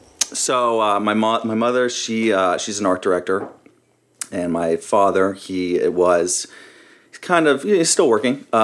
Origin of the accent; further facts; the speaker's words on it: Santa Monica, California, United States; But I grew up in Santa Monica, California, right over the hill on the west side. I went to high school out here in Sherman Oaks, Notre Dame.